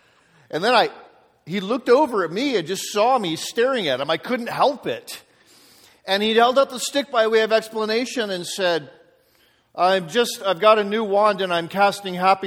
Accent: Colorado, United States; I'm from Colorado. In fact, I live in a little town called Manitou Springs, which is right at the foot of Pikes Peak.

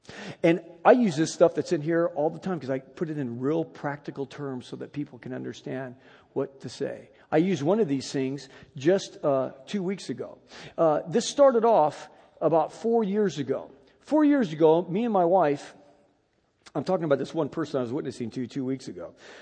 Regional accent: Riverside, California, United States; I'm from Riverside. You know, I don't know anything down there.

